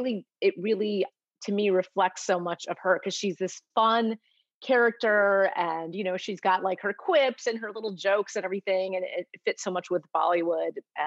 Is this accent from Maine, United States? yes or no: no; Chicago, Illinois, United States; Well, the bean, so Chicago's my hometown, so it was nice to be able to have that little piece in there.